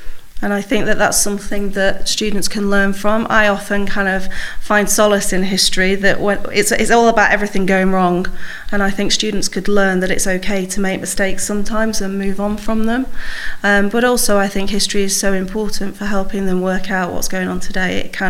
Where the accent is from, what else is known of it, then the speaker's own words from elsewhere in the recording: Manchester, North West England, United Kingdom; No, I'm a Manchester girl. Everyone says my accent goes before me.